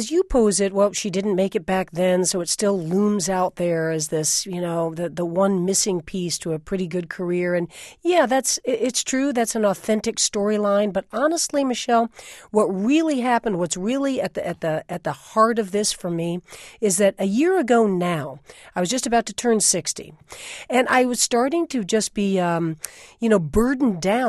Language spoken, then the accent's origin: English; New York City, New York, United States; I'm from New York City and lived in New York, you know, most of my adult life.